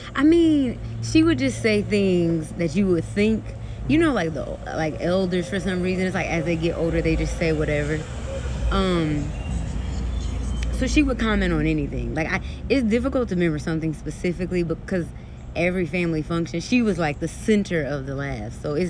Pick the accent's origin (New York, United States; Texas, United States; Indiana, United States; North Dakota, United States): Indiana, United States; South Bend; so I'm from Indiana, South Bend, it's just not home.